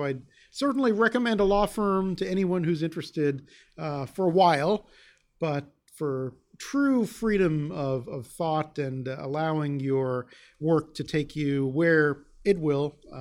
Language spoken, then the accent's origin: English; Irving, Texas, United States; from about the age of 13, I lived outside of Dallas in a town called Irving, where I went to high school, and then came here to Houston for college